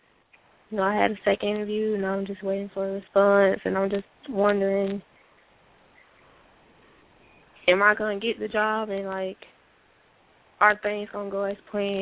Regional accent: Georgia, United States; I'm from Georgia.

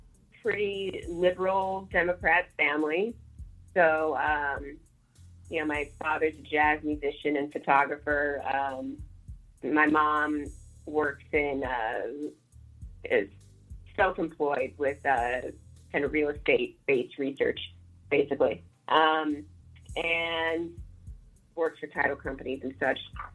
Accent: St. Louis, Missouri, United States; I'm from St. Louis. And, you know, so I'm in Chicago.

